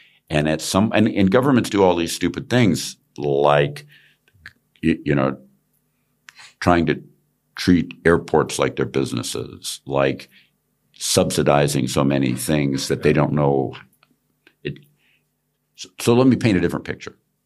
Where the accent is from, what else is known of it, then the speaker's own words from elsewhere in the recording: United States; I'm an American, you're German.